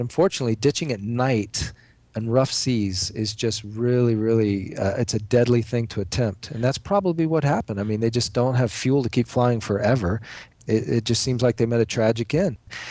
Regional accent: Florida, United States; moved away as an adult; also born or lived in Cayman Islands; I grew up in South Florida, right there on the, you know, waiting in the shores of the Bermuda Triangle. And I spent 20 years of my adult life in the Caribbean living in the Cayman Islands.

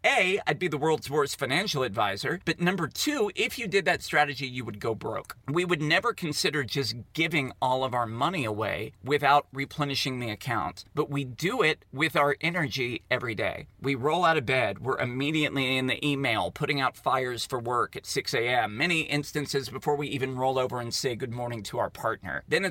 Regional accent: Poolesville, Maryland, United States; And I grew up in Poolesville back in the days when literally it was like a grocery store, a gas station, and a McDonald's.

